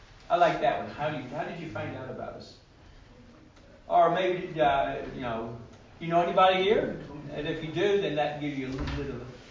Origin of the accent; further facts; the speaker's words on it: Southern United States, United States; accent: southern; And maybe they don't like my southern accent or whatever.